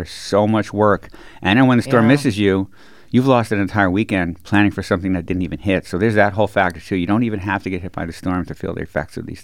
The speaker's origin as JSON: {"language": "English", "town": "New York City", "region": "New York", "country": "United States", "moved": "yes", "lives_now": "Florida, United States", "said": "Well, we're from the Northeast. She's from the D.C. area. I'm from New York City. I moved to Florida way back when."}